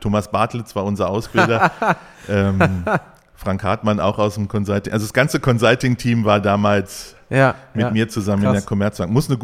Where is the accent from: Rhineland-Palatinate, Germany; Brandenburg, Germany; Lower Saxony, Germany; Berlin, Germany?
Lower Saxony, Germany; Hildesheim; Gebürtiger Hildesheimer, Bernwarz Krankenhaus. Ich bin gerne Hildesheimer, ich bin hier groß geworden. Ich bin sehr in der Innenstadt hier groß geworden.